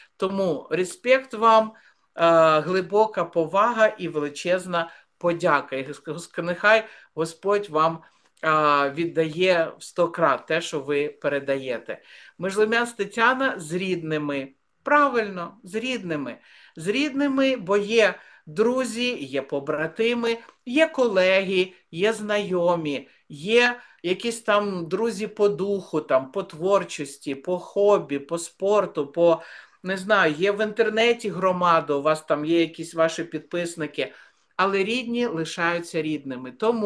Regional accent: Zaporizhzhia, Zaporizhzhia Oblast, Ukraine; moved away as an adult; also born or lived in Kyiv; now in Vilnius, Lithuania; Я родом з Запоріжжя, але з 19-го жила в Києві, а в 2013 року мене запросили працювати в церкві в Вільнюсі. Тому я тут.

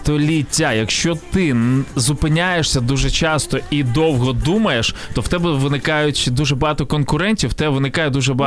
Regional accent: Ivankiv, Kyiv Oblast, Ukraine; я в моєму рідному місті Іванків

